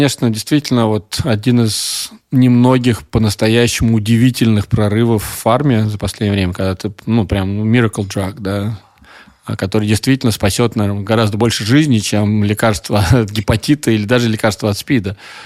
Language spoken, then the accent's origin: Russian; Russia; Ну, я из России, мне с детства как бы учили.